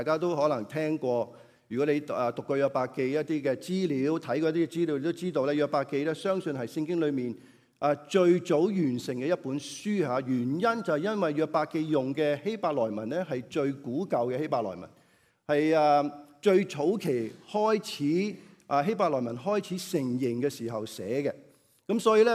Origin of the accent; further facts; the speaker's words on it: China; 依個係我哋中國人好多千年以來我哋都係咁樣諗嘢嘅